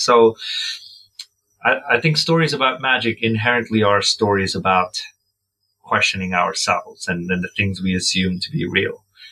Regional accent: India; moved away; also born or lived in United States / United Kingdom; obviously I'm from India. I'm an immigrant. I've lived in the States. I've lived in the UK, outside of India for almost the same amount of time that I grew up in India.

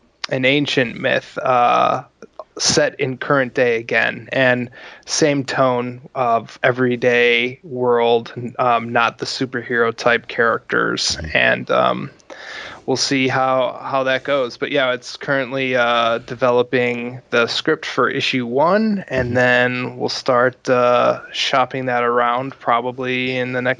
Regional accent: Milwaukee, Wisconsin, United States; I grew up in Milwaukee, which is about an hour, 20 minutes north of C2E2.

